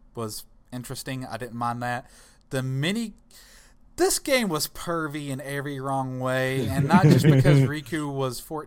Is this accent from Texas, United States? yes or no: no; Tennessee, United States; I'm from Tennessee, and even that's fucked up.